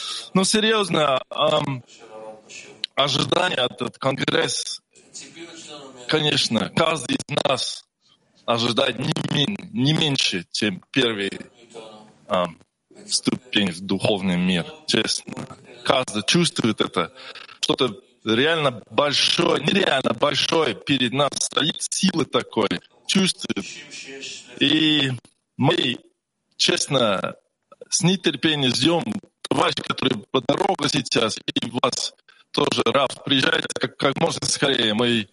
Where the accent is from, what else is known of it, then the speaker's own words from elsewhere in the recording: Kazakhstan; Я думаю, я единственный из Казахстана